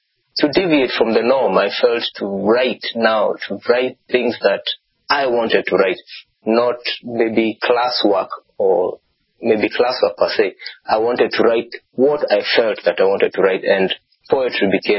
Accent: Kiambu County, Kenya; I grew up in one of the satellite settlements outside Nairobi, that's in Kiambu.

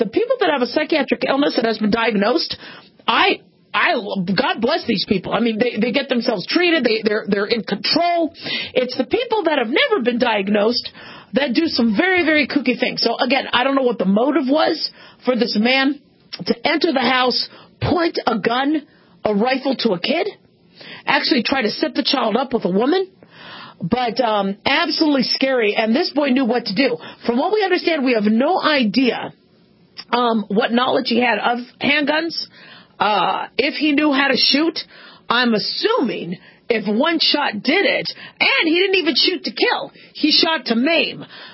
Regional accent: Phoenix, Arizona, United States; I mean, I grew up in Phoenix.

